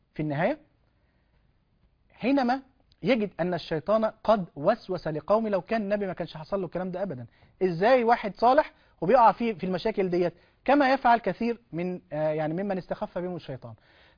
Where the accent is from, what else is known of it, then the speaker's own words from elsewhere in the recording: Egypt; انت عارف عندنا في مصر مثلا جبل المقطم ولا في جبل احد في السعودية ولا غيره